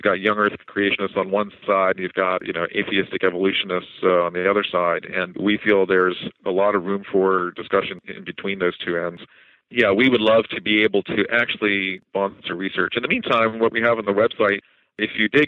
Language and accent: English; Pittsburgh, Pennsylvania, United States; So the meeting is going to be in Pittsburgh, my hometown here